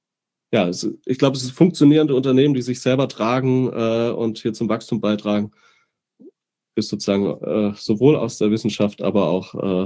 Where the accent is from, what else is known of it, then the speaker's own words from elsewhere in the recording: Southern Germany, Germany; now in Greifswald, Germany; wir kommen beide aus Süddeutschland. Ich habe mich hier in Greifswald angesiedelt und bin Wahlgreifswalder sozusagen.